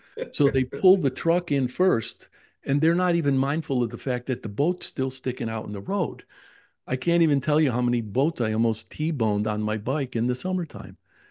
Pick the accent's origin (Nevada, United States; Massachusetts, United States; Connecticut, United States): Connecticut, United States; Meriden; And I grew up in Meriden, which is a small town.